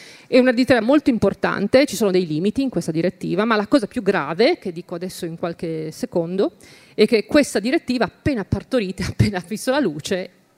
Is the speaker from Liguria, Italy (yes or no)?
yes; Genoa, Liguria, Italy; Io sono di Genova, peraltro ha sede anche a Genova.